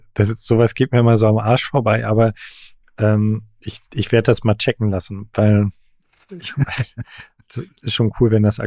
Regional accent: East Germany, Germany; Ich komme aus Ostdeutschland

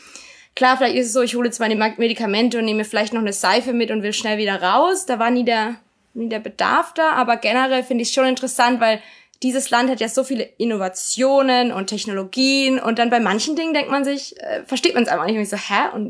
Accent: Karlsruhe, Baden-Württemberg, Germany; Ich bin in Karlsruhe aufgewachsen.

